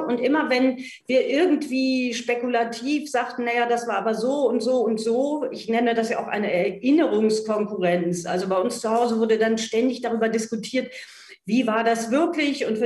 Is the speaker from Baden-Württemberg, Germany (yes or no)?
no; Hameln, Lower Saxony, Germany; Aber ich komme immer gerne auf meine Heimatstadt Hameln zurück